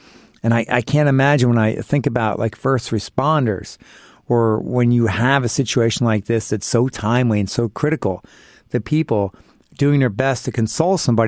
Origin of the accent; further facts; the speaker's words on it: New York City, New York, United States; being a New Yorker, unfortunately, I've gotten myself into a few situations